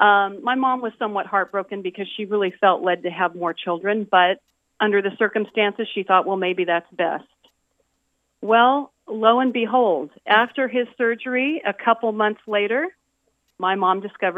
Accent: San Jose, California, United States; I grew up in San Jose, California. San Jose is now known as Silicon Valley, but it was in the earlier years before it was really Silicon Valley. And I am the youngest of three children.

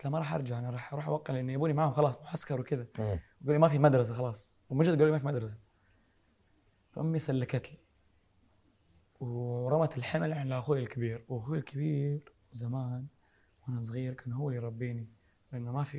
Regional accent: Saudi Arabia; لا أنا سعودي الحمد لله

